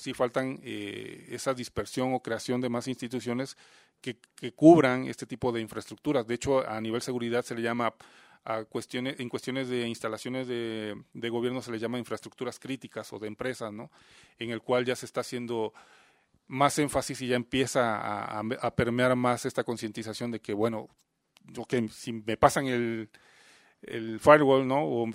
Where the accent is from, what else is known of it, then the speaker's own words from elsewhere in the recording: Veracruz, Mexico; Yo vengo de Veracruz y soy originario de un pueblo muy pequeño de allá.